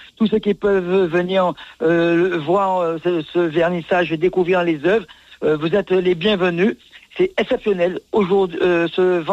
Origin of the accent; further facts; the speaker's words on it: Guadeloupe; je suis guadeloupéen.